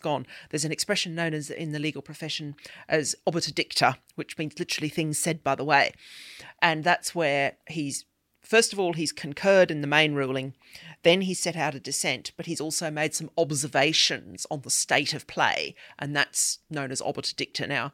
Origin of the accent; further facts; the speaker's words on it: Australia; I grew up in Australia